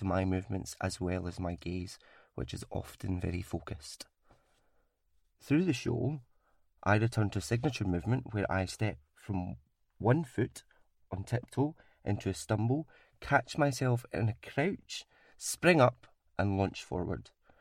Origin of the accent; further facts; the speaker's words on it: Scotland, United Kingdom; I'm a Scottish gay man. I'm a white man